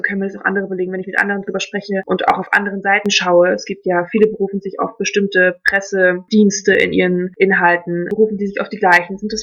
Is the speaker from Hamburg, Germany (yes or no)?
yes; Hamburg, Germany; Also ich komme aus Hamburg ursprünglich